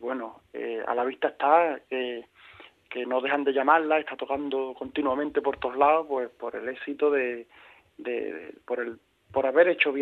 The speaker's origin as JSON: {"language": "Spanish", "region": "Andalusia", "country": "Spain", "tie": "born or raised there", "said": "hay por lo menos de donde yo vengo, en Andalucía, ¿no? Hay una riqueza increíble"}